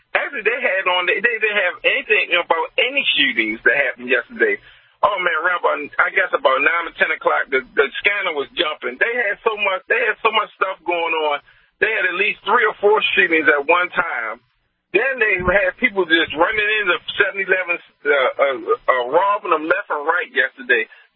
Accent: New York City, New York, United States; I love the Lone Star State, but Texas, but Texas has to take a kind of a backseat because where I grew up was in New York City.

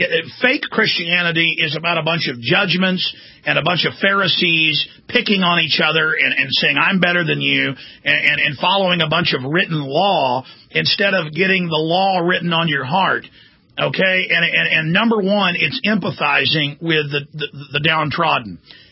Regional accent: the South, United States

